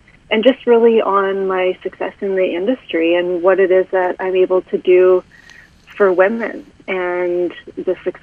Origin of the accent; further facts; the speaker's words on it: Red Deer, Alberta, Canada; moved away as an adult; now in Cayman Islands; I used to be an accountant, and I'm originally from Red Deer, Alberta. I now actually live in the Cayman Islands, and I moved down there as an accountant